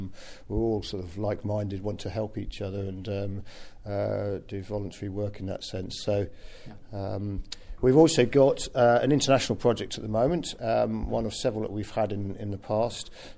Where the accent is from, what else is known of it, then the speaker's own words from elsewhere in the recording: Norwich, East of England, United Kingdom; I came back to Norwich, which is my hometown, and you sort of realise you come back and, oh, you don't know anybody.